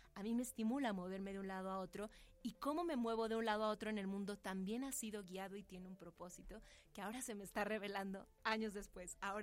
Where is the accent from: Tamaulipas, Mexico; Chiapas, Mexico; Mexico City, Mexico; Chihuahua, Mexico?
Mexico City, Mexico; born there; Yo sí nací en la Ciudad de México, México Tenochtitlán, y mi mamá nació en Teotihuacán